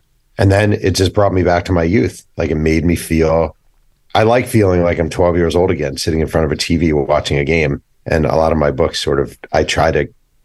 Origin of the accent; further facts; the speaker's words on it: New York, United States; I grew up in New York. I was a New Jersey Nets fan as a kid in the 80s